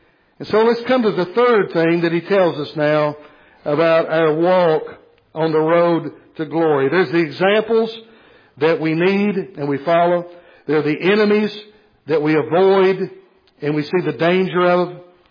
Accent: United States; I know we're American citizens, and we've made much

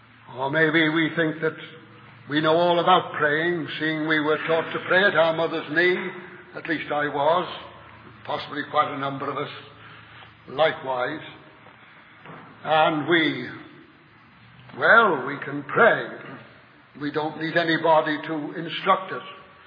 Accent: Liverpool, North West England, United Kingdom; in my hometown of Liverpool.

